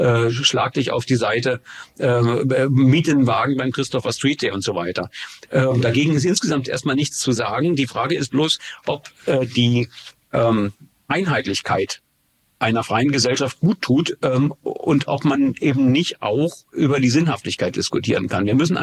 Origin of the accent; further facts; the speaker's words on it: East Germany, Germany; Und ich komme nur aus dem Osten